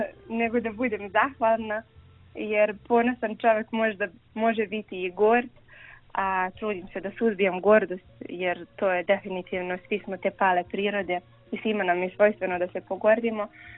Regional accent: Belgrade, Serbia; ja sam inače rodom iz Beograda i odrasla sam u Beogradu

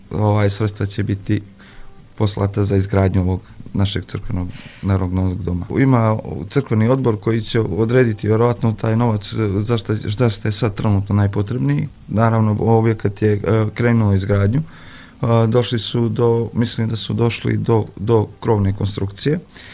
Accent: Rožaje, Rožaje Municipality, Montenegro; Ja rođen u Grižici, baš u Rožajama, i da je to moje rodno mjesto i moj rodni kraj

